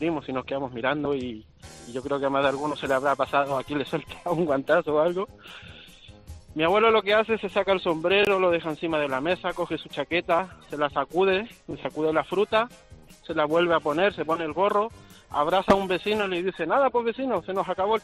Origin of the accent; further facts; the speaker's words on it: Chile; yo soy de Chile. Y claro, allá es al contrario que acá la estación, es en verano.